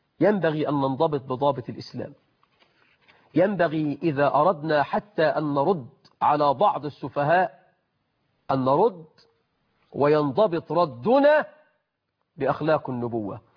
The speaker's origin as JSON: {"language": "Arabic", "country": "Egypt", "said": "ما احنا عندنا في مصر بنخترع اختراعات عجيبة"}